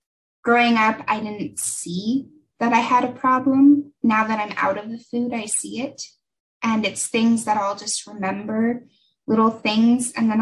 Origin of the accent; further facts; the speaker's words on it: Arizona, United States; I'm from Arizona.